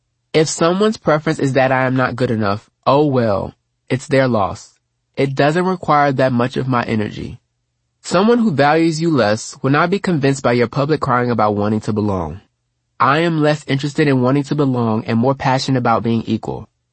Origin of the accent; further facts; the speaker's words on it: Houston, Texas, United States; As much as I love my family, my hometown of Houston, and the friends I still have there, it can be hard for me to go home.